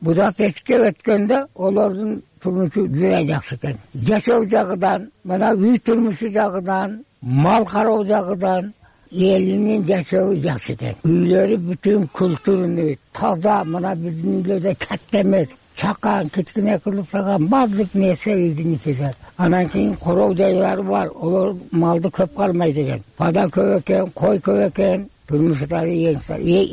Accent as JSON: {"language": "Kyrgyz", "town": "Osh", "region": "Osh Region", "country": "Kyrgyzstan", "said": "Мен Оштон болом."}